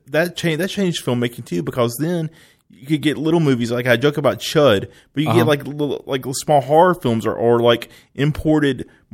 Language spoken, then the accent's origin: English; Tupelo, Mississippi, United States; in my hometown, I grew up in Temple, Mississippi, which is the birthplace of … for any people out there who are curious about trivia.